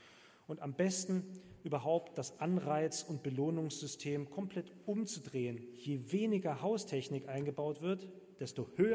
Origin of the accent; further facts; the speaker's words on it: East Germany, Germany; Ich darf das kritisieren, ich komme auch aus dem Osten.